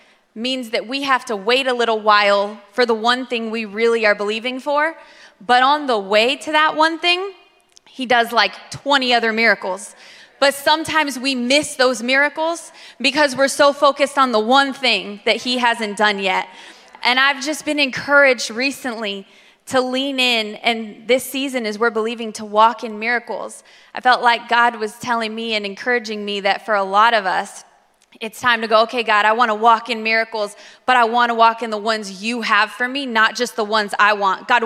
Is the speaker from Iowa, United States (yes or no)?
no; California, United States; moved away as an adult; I'm originally from California, for those of you who don't know, and came here when I was 18.